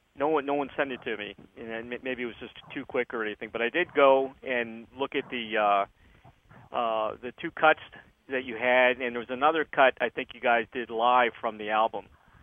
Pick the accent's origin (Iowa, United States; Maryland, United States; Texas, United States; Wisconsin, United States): Maryland, United States; Yeah, because I'm originally from Maryland